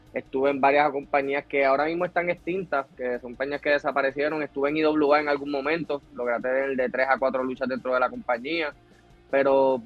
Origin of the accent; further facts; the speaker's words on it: Bayamón, Puerto Rico; En la cancha de Bayamón, Flamboyant era donde yo me crié, en Flamboyant Gardens, en Bayamón. En el vecindario.